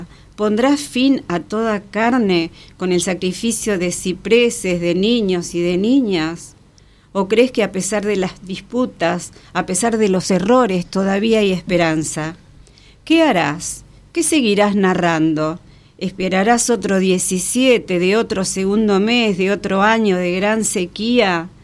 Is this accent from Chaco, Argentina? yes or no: no; Carcarañá, Santa Fe, Argentina; De niña, en Carcarañá